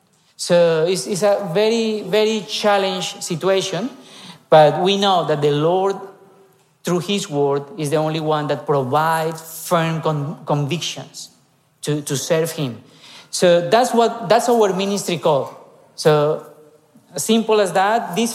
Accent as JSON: {"language": "English", "town": "Bogotá", "region": "Bogotá Capital District", "country": "Colombia", "tie": "born or raised there", "second_language": "English", "said": "We are from Bogota, so we were born there."}